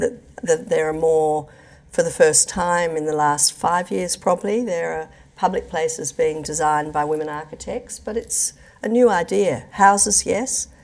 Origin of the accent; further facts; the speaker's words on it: Adelaide, South Australia, Australia; growing up in Adelaide and graduating as I did from this university in 1976